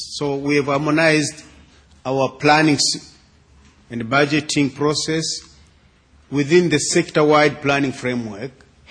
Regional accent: Tanzania; I come from Tanzania.

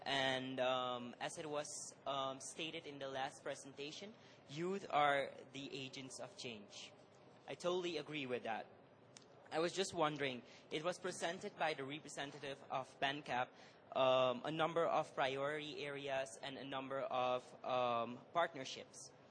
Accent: Suriname; I'm from Suriname. Here I am.

